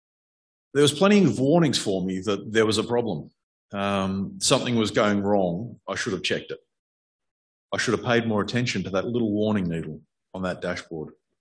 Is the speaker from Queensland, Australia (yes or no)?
no; Forbes, New South Wales, Australia; So growing up in Forbes, summers got fairly hot as well. So 45 degrees was actually quite common, far too common.